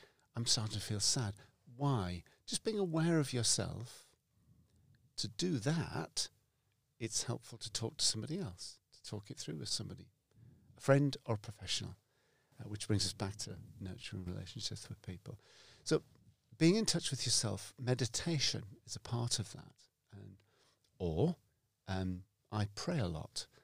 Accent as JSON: {"language": "English", "country": "United Kingdom", "said": "being British, so I'm a British grammar school boy"}